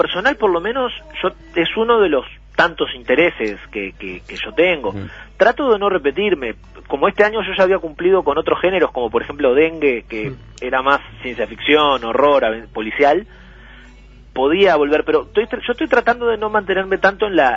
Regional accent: Uruguay; Esas cosas que se me permite decir porque soy uruguayo.

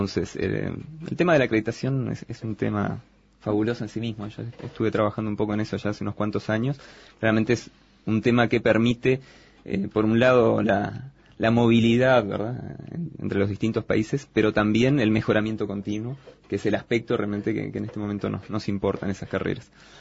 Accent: Montevideo, Uruguay; born or raised there

